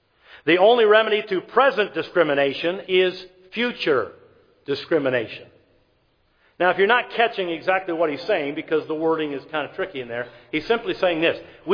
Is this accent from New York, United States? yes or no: yes; New York City, New York, United States; now in Ohio, United States; We're not in Los Angeles, Detroit, my hometown, New York City.